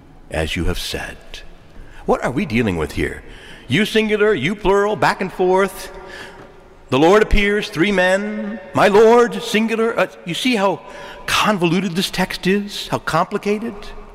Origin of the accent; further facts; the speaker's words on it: the South, United States; accent: southern; I'm going to sort of use a little my southern accent, and in the deep south, you know, they do have the you singular and the you plural.